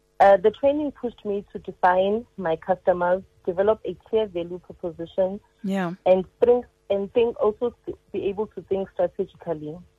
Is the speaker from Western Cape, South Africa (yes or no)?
no; Soweto, Gauteng, South Africa; I am from Soweto.